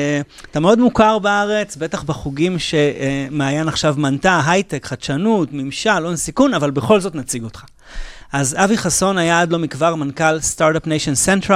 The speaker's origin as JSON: {"language": "Hebrew", "town": "Holon", "region": "Tel Aviv District", "country": "Israel", "said": "אני חולוני לשעבר, אז אפילו המגרש התחלף, היה את אולם הפחים המפורסם. הייתי שם עשרות משחקים בתור ילד."}